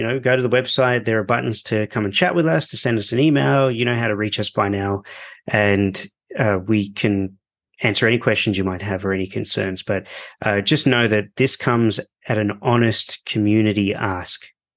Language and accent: English; Australia; Oh man, in Spain, I was rolling my eyes like I'd grown up there, but now I come back and I sound as Australian as you can imagine. Australian speaking Spanish.